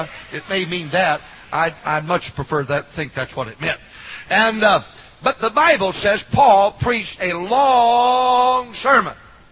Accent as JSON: {"language": "English", "region": "Arkansas", "country": "United States", "tie": "born there", "said": "Now, I don't know about you, and I was born in Arkansas, so that's one against me."}